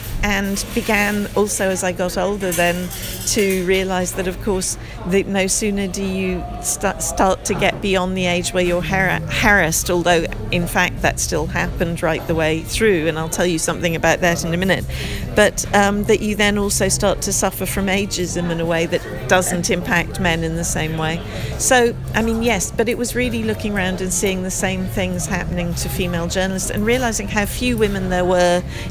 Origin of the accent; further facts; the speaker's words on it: United States; moved away; I'm originally American, which is why I have the strange accent.